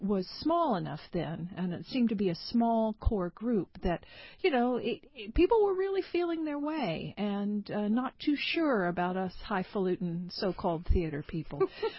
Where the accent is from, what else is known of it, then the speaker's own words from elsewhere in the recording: Appalachia, United States; I come from Appalachia. So, lots of storytelling. I grew up hearing older relatives, neighbors, on the porch on Sundays, always talking.